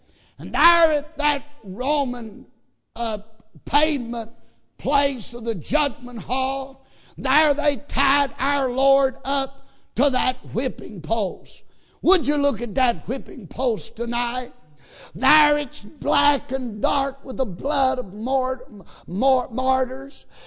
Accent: United States; not because I'm an American, not because my ancestor was from Ireland, not because I live in Kentucky

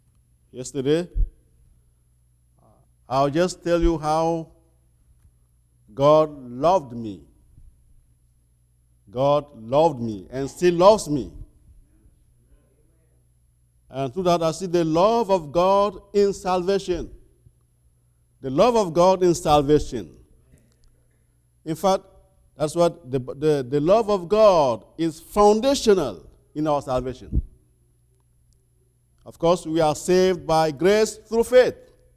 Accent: Togo; now in United States; from Togo, West Africa.

